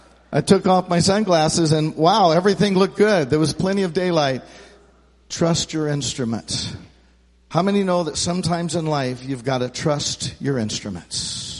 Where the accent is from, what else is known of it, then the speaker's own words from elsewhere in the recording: California, United States; and I was raised in Central California. We had lots of snails and look at snails and the grass and the ants